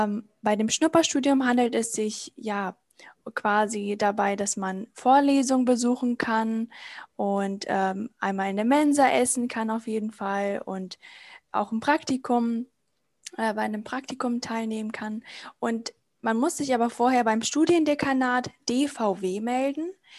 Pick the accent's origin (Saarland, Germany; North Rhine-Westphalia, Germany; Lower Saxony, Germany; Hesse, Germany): Lower Saxony, Germany; Hanover; born there; Gebürtig komme ich aus Hannover